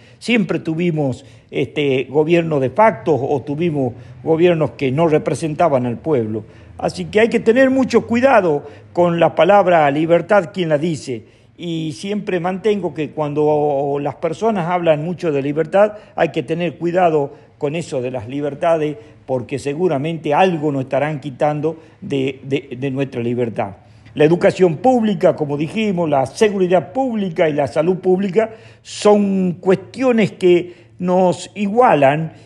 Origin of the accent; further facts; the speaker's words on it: Argentina; quiénes somos los argentinos